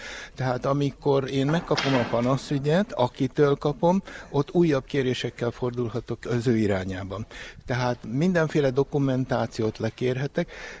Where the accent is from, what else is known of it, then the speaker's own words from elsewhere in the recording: Budapest, Hungary; born there; Budapestről jöttem. Én ott is születtem. A munkám nagyobbik részét Budapesten is végeztem. Jelenleg is Budapesten dolgozok, bőven nyugdíjasként, 81 évesen.